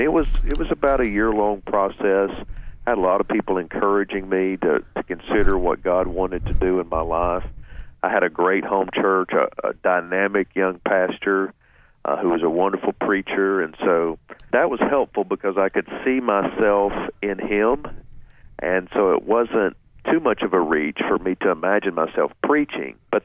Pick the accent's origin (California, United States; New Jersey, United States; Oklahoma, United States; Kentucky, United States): Kentucky, United States; Berea; Yeah, you know, Berea is close to Lake Cumberland, and we spent a lot of time there.